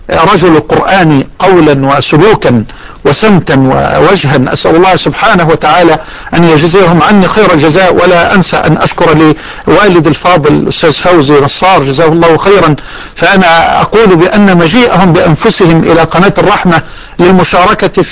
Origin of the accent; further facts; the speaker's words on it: Damouh, Egypt; في قريتنا المتواضعة الكريمة صاحبة الود والدفء والحنان قرية دموه